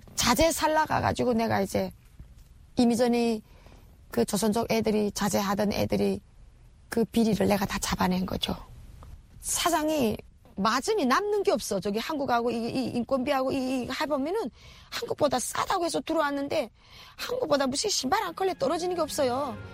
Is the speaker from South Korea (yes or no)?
no; North Korea; 막 거기 외지에서 나를 북한 사람인 거 알아보는 게